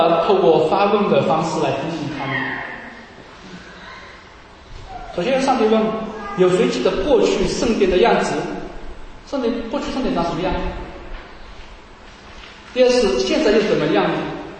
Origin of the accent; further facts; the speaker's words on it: Wenzhou, Zhejiang, China; 在这里我举一下我拿我家乡的教会做一个例子了啊，家乡有一些教会了。那在文革期间啊，全国各地好多地方教会都因为政治的原因关闭了。那当时在温州有一些弟兄姐妹们持守信仰啊